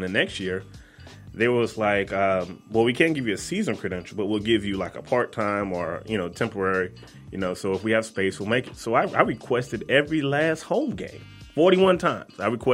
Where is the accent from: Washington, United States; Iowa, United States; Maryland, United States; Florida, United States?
Florida, United States; Tampa; Well, I grew up in Tampa. Shout out to the 813